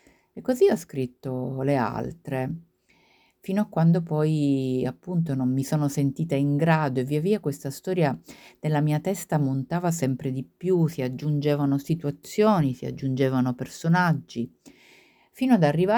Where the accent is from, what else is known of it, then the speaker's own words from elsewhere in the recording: Syracuse, Sicily, Italy; Io sono siciliana, sono di Siracusa, anche se sono tantissimi anni che vivo fuori, mi verrebbe da dire all'estero